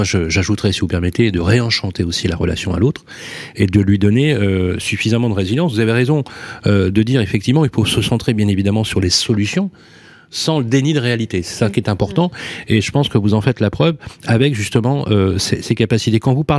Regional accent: Vénissieux, Auvergne-Rhône-Alpes, France; born there; Moi, j'ai vécu dans ces grandes résidences. Je suis né au Minguette, moi.

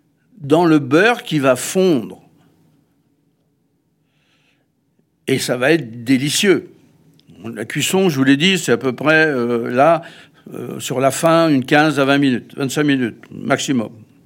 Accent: Saint-Jean-d'Angély, Nouvelle-Aquitaine, France; j'ai grandi à Saint-Jean-d'Angély, en plein cœur de la Saintonge, là où l'escargot de Charente est une religion.

